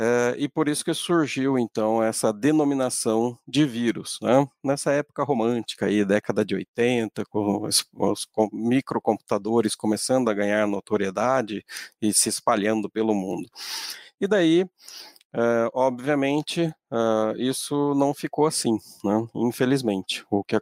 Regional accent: Baependi, Minas Gerais, Brazil; eu sou mineiro, sou natural de uma grande cidade do sul de Minas, uma megalópole chamada Baipendi, né?

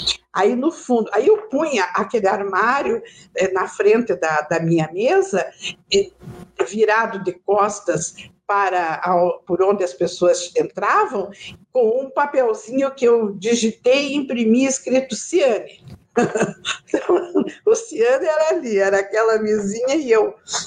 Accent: Curitiba, Paraná, Brazil; Porque como eu sou curitibana, de família de pai, de família de mãe, avós, né? Então, a gente conhece todo mundo em Curitiba

